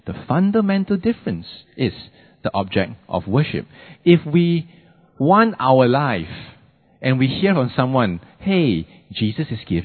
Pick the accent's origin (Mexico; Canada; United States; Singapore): Singapore; because we grew up in Singapore, because we spend a lot of time in Singapore